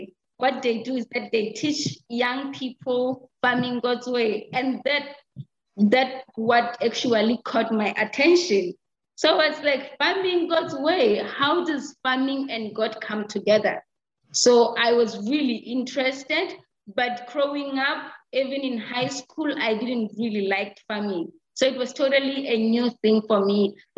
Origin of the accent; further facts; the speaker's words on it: Leribe, Lesotho; English is a second language; I come from Lesotho in Leribe District, and I was born and raised there.